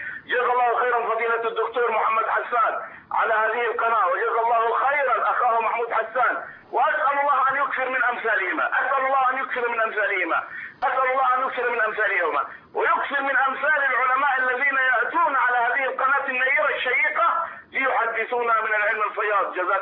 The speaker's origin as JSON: {"language": "Arabic", "town": "Suez", "region": "Suez Governorate", "country": "Egypt"}